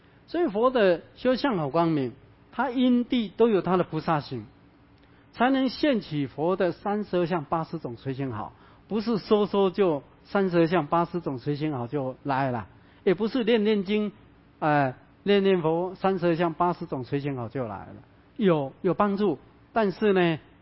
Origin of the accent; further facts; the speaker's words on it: Chiayi, Taiwan; 我嘉义人啊，我妈妈往生了送回嘉义啊